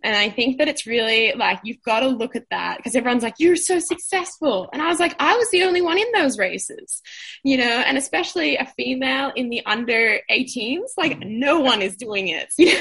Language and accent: English; Melbourne, Victoria, Australia; as an Australian and especially as a Melbourne person, you know, people are just like, you don't do that.